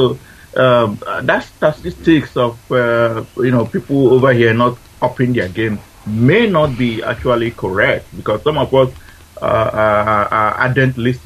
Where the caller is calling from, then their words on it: Houston, Texas, United States; I'm calling from Houston, Texas.